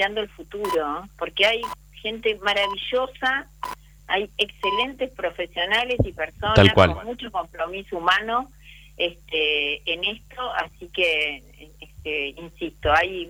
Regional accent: Entre Ríos, Argentina; born there; also born or lived in Misiones / Chaco; me ha tocado vivir en Misiones, me ha tocado vivir en Chaco y conocer mucho Corrientes y, bueno, obviamente que mi provincia natal, Entre Ríos.

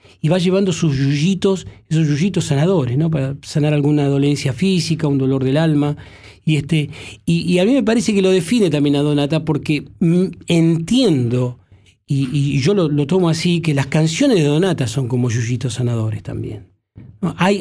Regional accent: Buenos Aires, Argentina; born there; Yo nací en Buenos Aires, sí.

